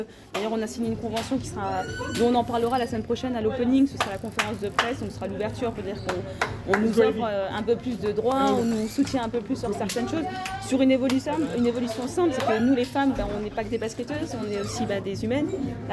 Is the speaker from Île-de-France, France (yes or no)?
no; Grand Est, France; ça me rappelle un peu mon enfance en Alsace où c'était très... En Alsace on est très tournoi, très côté familial